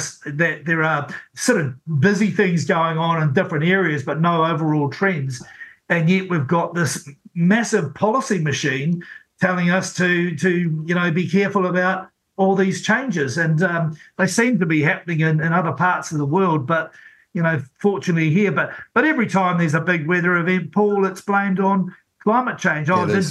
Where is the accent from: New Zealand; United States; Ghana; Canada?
New Zealand; Taradale, Hawke's Bay; I'm a kid from Hawke's Bay myself, born and bred in Tarradale, Church Road